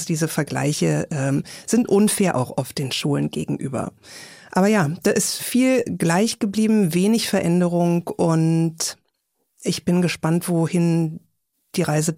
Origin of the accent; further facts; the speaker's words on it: Berlin, Germany; ich bin ja Berlinerin, das heißt, wir haben 6 Jahre Grundschule